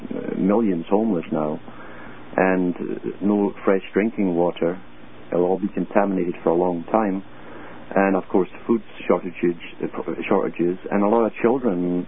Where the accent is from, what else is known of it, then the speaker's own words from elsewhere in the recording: United Kingdom; I grew up with that in Britain, listening to that stuff.